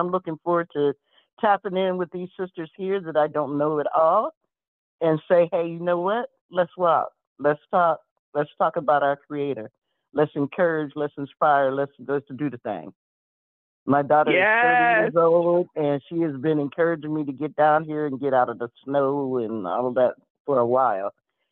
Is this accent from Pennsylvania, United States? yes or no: yes; Beaver Falls, Pennsylvania, United States; now in Killeen, United States; I'm from Beaver Falls, Pennsylvania, but I recently relocated to Killeen, Texas with my daughter, and I retired.